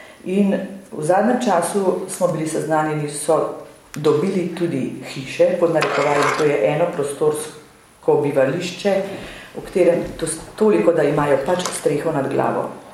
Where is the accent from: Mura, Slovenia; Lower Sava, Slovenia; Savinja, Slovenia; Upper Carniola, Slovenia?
Upper Carniola, Slovenia; Zgornji Brnik; Prihajam iz Zgornjega Brnika, sicer sem pa članica Župnijske Karitas Cerklje.